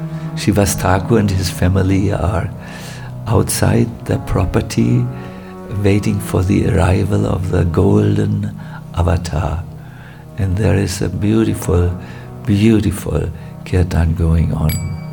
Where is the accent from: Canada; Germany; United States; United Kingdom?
Germany; Northern Germany; English is a second language; I'm from North Germany.